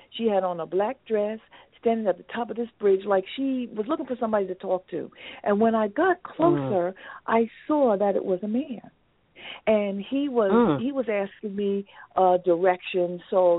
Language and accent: English; New Jersey, United States; I am also from New Jersey.